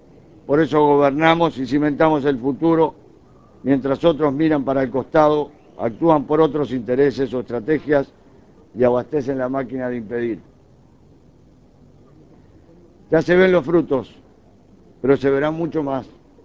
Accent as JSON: {"language": "Spanish", "country": "Uruguay", "said": "Queremos destacar el orgullo que como uruguayos sentimos con la emblemática reapertura de la empresa Funza."}